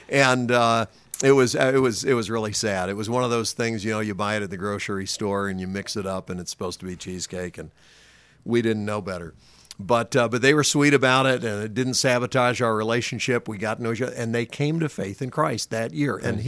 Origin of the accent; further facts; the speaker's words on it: North Carolina, United States; Susan was from Louisiana. I was from North Carolina.